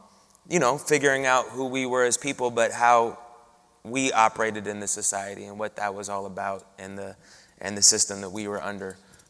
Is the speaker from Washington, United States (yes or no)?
yes; Seattle, Washington, United States; And then, you know, I grew up in Seattle down the street.